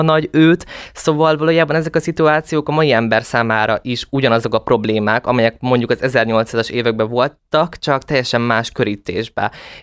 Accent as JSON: {"language": "Hungarian", "town": "Szeged", "region": "Csongrád-Csanád", "country": "Hungary", "tie": "born there", "said": "egyébként én Szegeden születtem is, és nagyon sokat jártam is a szüleimmel kiskoromtól kezdve Szegedre"}